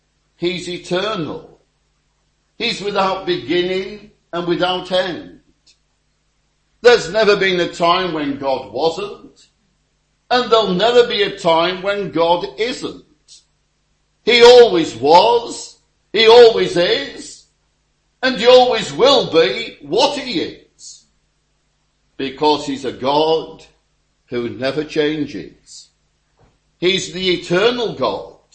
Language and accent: English; Morecambe, North West England, United Kingdom; I went back to my hometown of Morecambe for a school reunion.